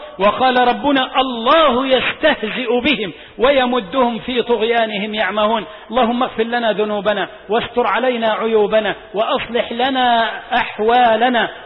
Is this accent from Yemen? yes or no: no; Egypt